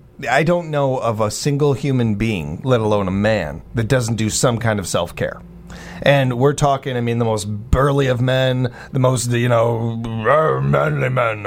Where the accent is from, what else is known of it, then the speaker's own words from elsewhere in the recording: Wisconsin, United States; I'm from Wisconsin, so of course I'm big.